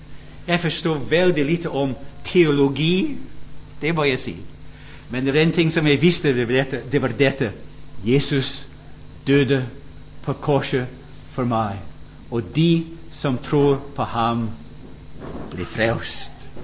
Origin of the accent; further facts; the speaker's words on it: Scotland, United Kingdom; Swedish is a second language; now in Norway; Som en tenåring i Skottland så blev jag tagit till, eller jag gick till bönemötena i den församling där jag växte upp.